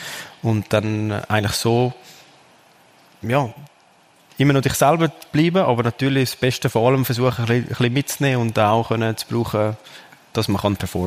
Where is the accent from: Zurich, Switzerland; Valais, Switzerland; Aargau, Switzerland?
Zurich, Switzerland; Ich bin in Zürich geboren, Zürich gross geworden und all meine Familie wohnt innerhalb von 20 Minuten entfernt